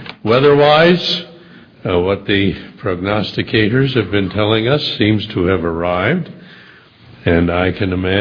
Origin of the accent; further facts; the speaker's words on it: St. Louis, Missouri, United States; I grew up in the St. Louis area on a small dairy farm in what is now one of the suburbs of St. Louis.